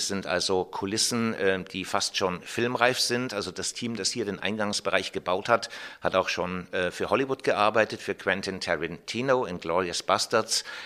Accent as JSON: {"language": "German", "region": "North Rhine-Westphalia", "country": "Germany", "tie": "born or raised there", "said": "ich bin 57 Jahre alt, gebürtiger Nordrhein-Westfale, aber schon seit Urzeiten hier in Franken."}